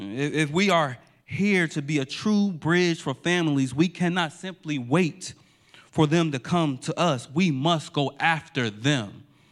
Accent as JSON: {"language": "English", "region": "New Jersey", "country": "United States", "said": "I'm from Jersey. We say Baltimore."}